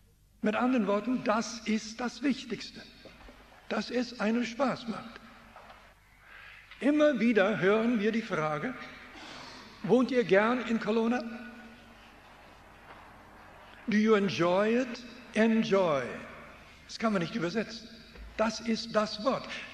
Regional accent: Switzerland; accent: Swiss German; now in Canada; Ich komme aus der Schweiz, heute aus Kanada, aber ich spreche immer noch manchmal Schweizerisch. Dort sagt man parkiert.

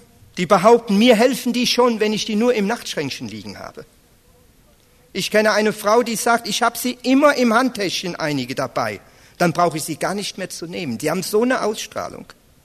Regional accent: Hesse, Germany; denn ich bin aus Hessen.

